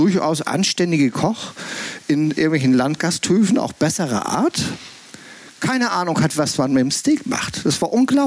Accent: Hamburg, Germany; born there; moved away as an adult; als ich als gebürtiger Hamburger mal nach Schleswig-Holstein zog, in den 80ern

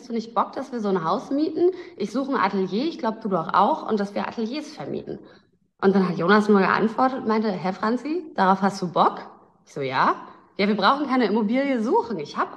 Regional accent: Hamburg, Germany; now in Berlin, Germany; okay, Berlin und ich komme eigentlich aus Hamburg

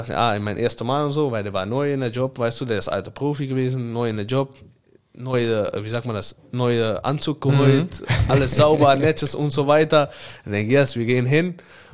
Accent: Amsterdam, North Holland, Netherlands; German is a second language; Ich komme aus Amsterdam, ich bin aufgewachsen mit Brian Brobby.

